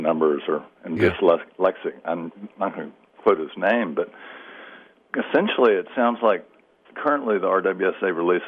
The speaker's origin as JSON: {"language": "English", "town": "Richmond", "region": "Virginia", "country": "United States", "tie": "born or raised there", "said": "I grew up down in Richmond, and when I was a child, the Richmond River, you couldn't swim in it."}